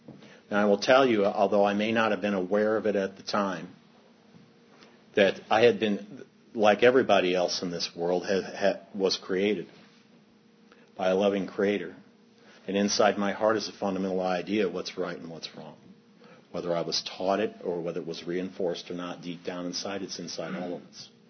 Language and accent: English; St. Louis, Missouri, United States; I grew up in St. Louis, Missouri. I'm a product of two school teachers